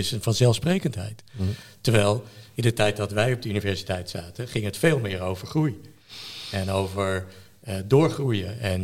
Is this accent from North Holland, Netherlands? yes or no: yes; Amsterdam, North Holland, Netherlands; Nee, ik ben een geboren Amsterdammer.